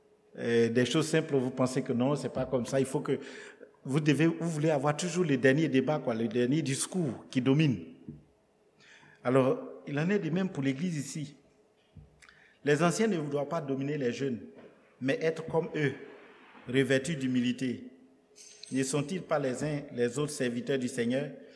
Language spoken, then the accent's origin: French; Côte d’Ivoire; Les premiers qui ont commencé à travailler chez nous en Afrique n'avaient pas de bon niveau. On nous disait que notre premier président, Oufou Boigny, a fait que le lycée